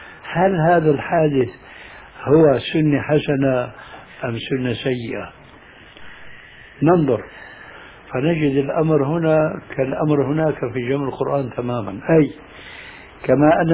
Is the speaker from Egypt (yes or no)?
no; Syria; كما يقولون عندنا في سوريا